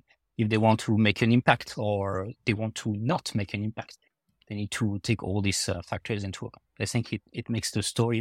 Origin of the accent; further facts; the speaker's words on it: France; accent: French; English is a second language; just talking slowly, trying to hypnotize them with my French accent.